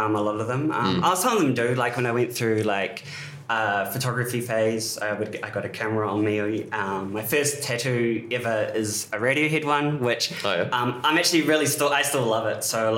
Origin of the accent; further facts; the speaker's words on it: Wellington, New Zealand; When I was growing up in Wellington as a teenager, there was a massive music scene.